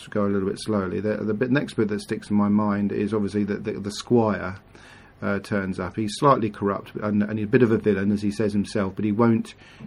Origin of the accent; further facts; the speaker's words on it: South East England, United Kingdom; I come from the Isle of Wight. Is my name Isle of Wight?